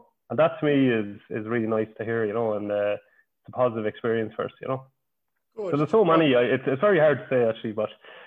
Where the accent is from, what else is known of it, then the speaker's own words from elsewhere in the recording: Ballymote, Connacht, Ireland; I'm born and raised in Ballymote. I'm the only fella from Ballymote